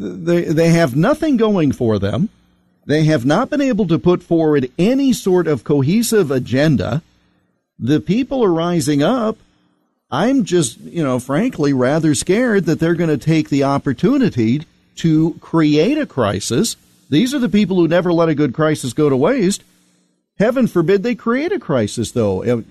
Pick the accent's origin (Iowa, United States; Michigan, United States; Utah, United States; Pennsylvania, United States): Iowa, United States; I was born in Iowa, raised in Iowa. I have lived in this state my entire life.